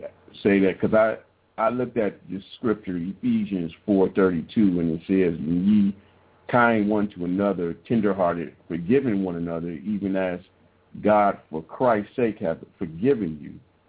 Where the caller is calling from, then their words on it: Cleveland, Ohio, United States; I'm calling from Cleveland, Ohio.